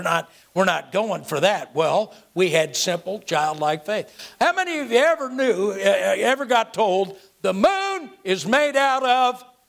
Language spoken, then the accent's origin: English; California, United States; I grew up in the Bay Area of California. I'm on the opposite end of the country from where the New York Yankees play baseball.